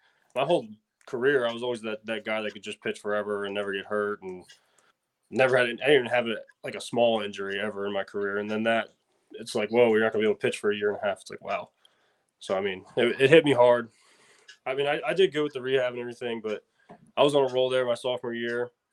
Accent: Delaware, United States; I grew up in Northern Delaware, 30 minutes from Philly.

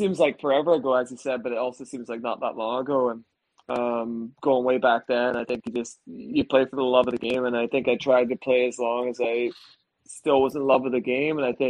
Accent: Scotland, United Kingdom

